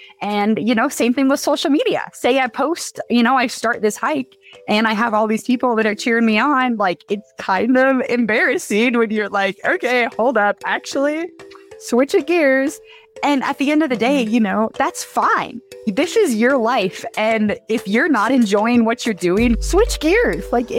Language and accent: English; Iowa, United States; now in Montana, United States; Yeah. So like Jackie said … I'm originally from Iowa. I came out to Montana, where I call kind of my base camp right now.